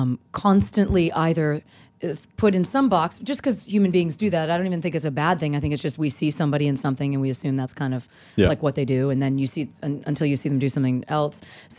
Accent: Sarasota, Florida, United States; born there; also born or lived in Northern California; Sarasota, Florida.

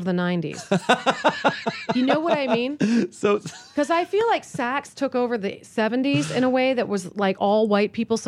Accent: East Coast, United States; because I grew up on the East Coast, so there's all that sort of patrician access.

